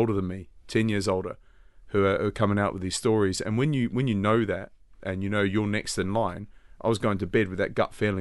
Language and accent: English; New Zealand; it pains me as a Kiwi